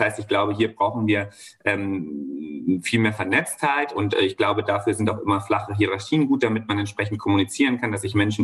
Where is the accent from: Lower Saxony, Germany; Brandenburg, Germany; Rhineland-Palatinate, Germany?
Rhineland-Palatinate, Germany; fahre einmal in den Westerwald, in meine Heimat, um mit meiner kleinen Schwester zu feiern.